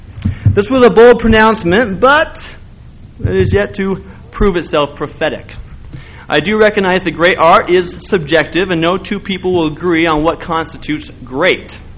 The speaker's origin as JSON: {"language": "English", "town": "Eugene", "region": "Oregon", "country": "United States", "said": "I'm from Oregon, Eugene, Oregon."}